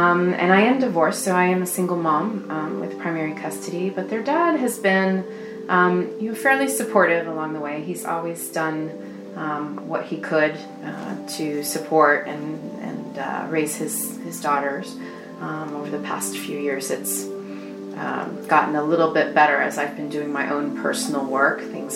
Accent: Quebec, Canada; I'm originally from French Canada. I am just almost finished my 44th year on this planet in the 3D form.

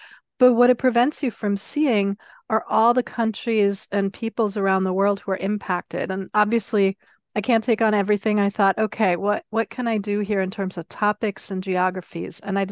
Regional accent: Germany; I grew up in West Germany.

